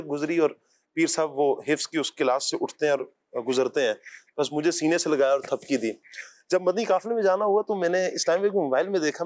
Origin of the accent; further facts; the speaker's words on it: Wah Cantonment, Punjab, Pakistan; جو آبائی جو میرا گاؤں ہے وہ واہ کینٹ ہے. واہ کینٹ میں پیدائش ہے, لیکن اسے پیچھے جائیں تو جموں کشمیر سے تعلق ہے.